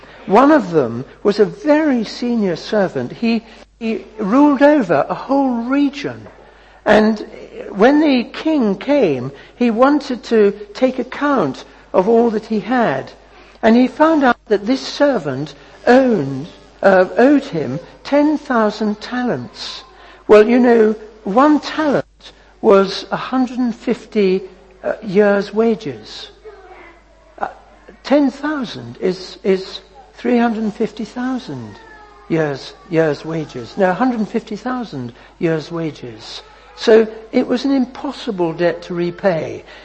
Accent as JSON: {"language": "English", "country": "South Africa", "tie": "born or raised there", "said": "I was brought up in South Africa"}